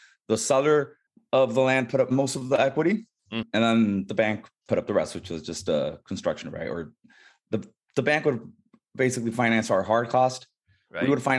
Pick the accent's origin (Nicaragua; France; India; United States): Nicaragua; moved away as an adult; I'm half Nicaraguan, part American. And I grew up in Nicaragua a lot of my life. I lived there from like 6 years old to 18.